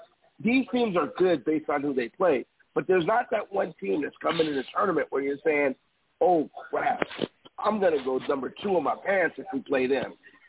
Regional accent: Chicago, Illinois, United States; I'm from Chicago, so I grew up on Big Ten basketball.

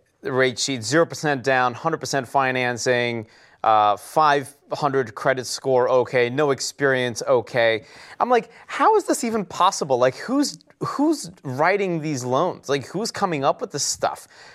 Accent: Michigan, United States; even though I'm from Michigan, I haven't lived there in a while.

